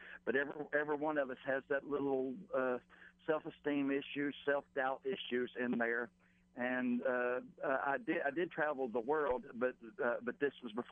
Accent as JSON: {"language": "English", "region": "South Carolina", "country": "United States", "tie": "born or raised there", "also_born_or_lived": "Virginia", "said": "I actually was raised in South Carolina. I was born in Virginia."}